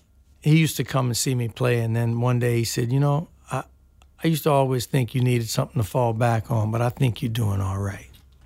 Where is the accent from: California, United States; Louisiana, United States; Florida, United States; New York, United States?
Louisiana, United States; New Orleans; From about 6 years old, yeah. I was born on Coliseum and Valence.